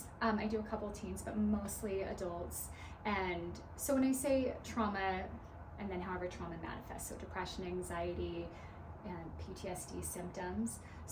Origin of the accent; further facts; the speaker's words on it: Sandy, Utah, United States; Yeah, I grew up in Sandy, Utah.